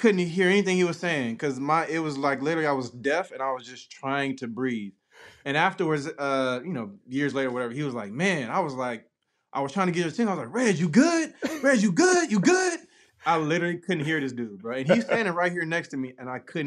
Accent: San Diego, California, United States; Marcus is from San Diego. He's from my neighborhood, from my hometown.

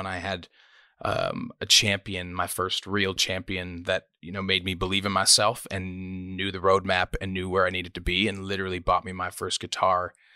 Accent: Scarborough, Ontario, Canada; born there; I was born in Scarborough, Ontario, which is kind of a rough part of Toronto.

